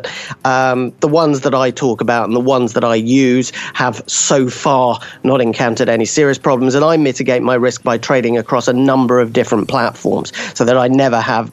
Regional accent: United Kingdom; as a British person

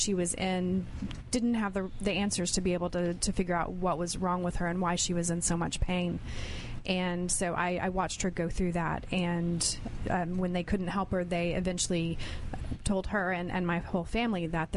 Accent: Texas, United States; Originally, I'm from West Texas.

